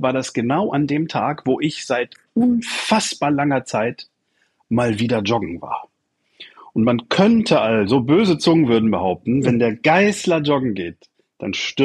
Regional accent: Solingen, North Rhine-Westphalia, Germany; ich komme aus Solingen, das ist eine mittelgroße Stadt zwischen Düsseldorf und Köln.

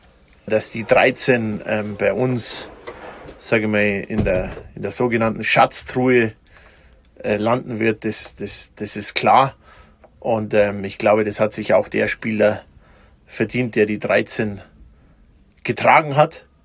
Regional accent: Mittenwald, Bavaria, Germany; Ich habe da so eine kleine Hütte in Mittenwald, wo ich herkomme, an einem See.

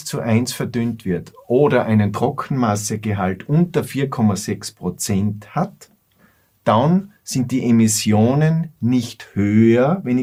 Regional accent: Austria; Gut, warum verursacht das alles in Deutschland, bei uns in Österreich, Aufregung?

